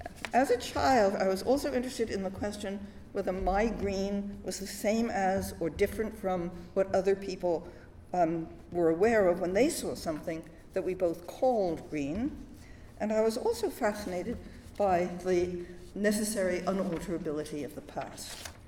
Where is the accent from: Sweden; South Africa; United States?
United States; New York; I grew up in New York. My family was Jewish, and my parents were school teachers. All 4 of my grandparents had been immigrants.